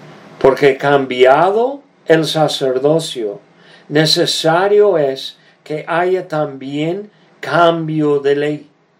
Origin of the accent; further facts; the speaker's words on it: Iowa, United States; born there; Y por eso nací en Iowa, el estado donde estuvieron ellos.